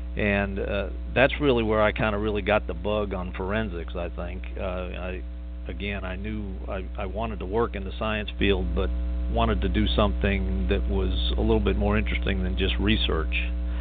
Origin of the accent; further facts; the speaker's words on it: Long Island, New York, United States; I can go back to kind of my childhood, which is kind of really where I guess it kind of all begins. I grew up on Long Island, New York